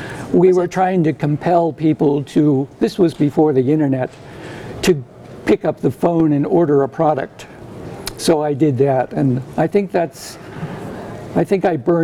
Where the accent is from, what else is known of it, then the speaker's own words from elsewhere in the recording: Ohio, United States; born there; I was born in Ohio in the summer of 1949.